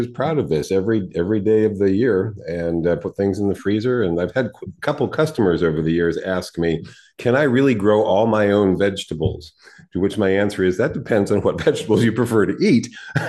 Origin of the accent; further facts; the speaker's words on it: San Diego, California, United States; There were no Santa Ana winds in December when I was a kid growing up in San Diego.